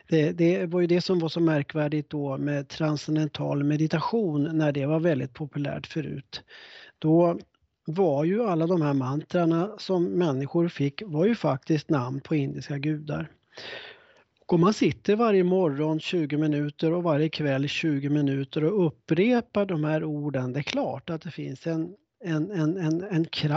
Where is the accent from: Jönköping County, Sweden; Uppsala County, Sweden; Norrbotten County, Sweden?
Uppsala County, Sweden; Så säger de upp i Norduppland där jag kommer ifrån.